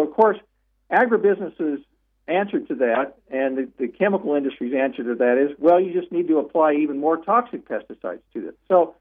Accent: Utah, United States; The rates of autism in Utah, where I'm calling you from, in my hometown, are the highest in the United States.

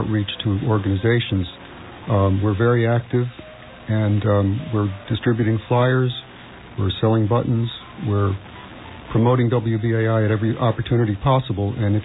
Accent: Maplewood, New Jersey, United States; I'm from Maplewood, New Jersey.

